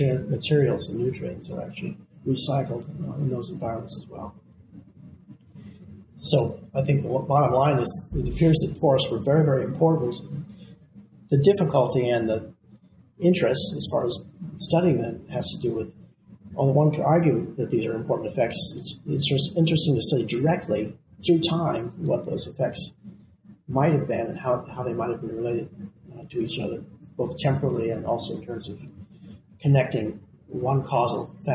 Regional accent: New Mexico, United States; I come from New Mexico, so you can think of the great Chaco and houses in Chaco Canyon or something like that.

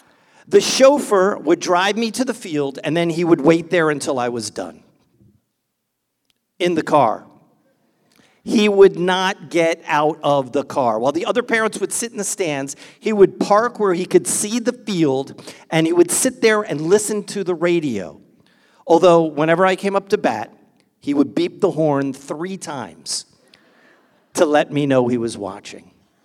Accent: Linden, New Jersey, United States; we made it into the Little League championship game in my hometown, Linden, New Jersey.

